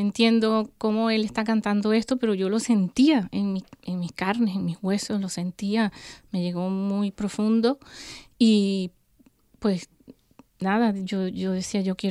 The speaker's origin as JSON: {"language": "Spanish", "country": "Venezuela", "moved": "yes", "lives_now": "Vancouver, Canada", "said": "Por supuesto, soy venezolana y quiero mucho mi país. Pero de una forma u otra, cuando salí de mi país en el 96 con el corazón un poco rotito"}